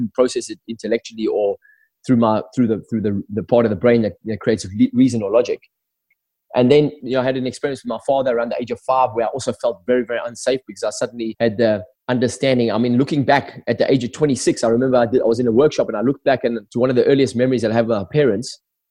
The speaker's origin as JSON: {"language": "English", "country": "South Africa", "tie": "born or raised there", "said": "growing up in South Africa, it was a very, very tough time for me. I was born in 66. I was born into racist, apartheid South Africa at its height, extremely racist, extremely violent. I grew up right next door to a police station."}